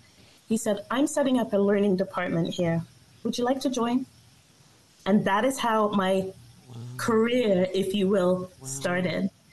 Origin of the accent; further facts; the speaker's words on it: England, United Kingdom; moved away as an adult; now in Canada; I was 23 when I came to Canada from England.